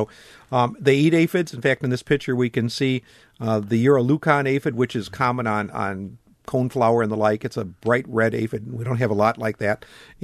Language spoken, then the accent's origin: English; Wisconsin, United States; I mean, growing up in Wisconsin, I mean, I have perspectives.